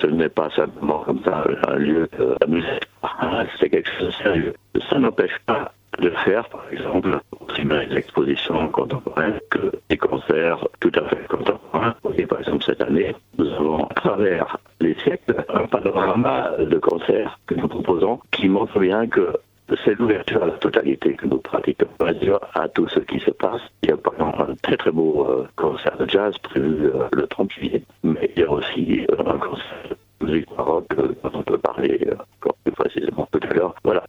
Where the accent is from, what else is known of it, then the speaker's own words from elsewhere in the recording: Germany; French is a second language; now in France; comme un nom un peu exotique dit, je ne suis pas d'origine française, mais d'origine allemande, je suis allemand.